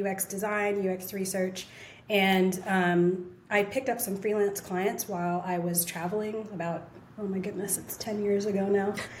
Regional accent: Utah, United States; also born or lived in Virginia / Austin; now in Oregon, United States; I am originally from Utah.

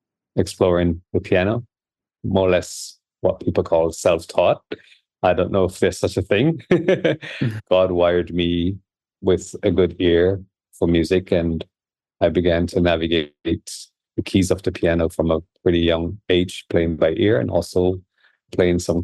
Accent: St. Vincent & Grenadines; I'm from St. Vincent and the Grenadines. We were just hit by Hurricane Beryl, Category 4. I didn't get hurt. God was good. I grew up here in a family, Adventist family, with four

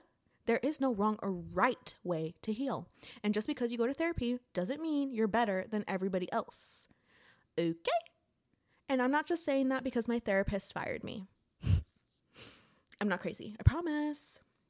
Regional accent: United States; But I'm American, and already this country is so individualistic.

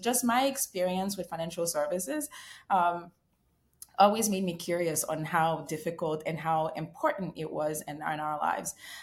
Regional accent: Haiti; now in United States; So I was born and raised in Haiti

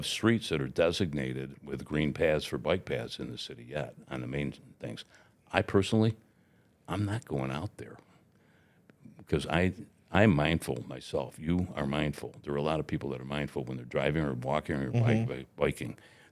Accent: Watertown, United States; And I looked at him, and I'm from Watertown. I mean, I've lived here

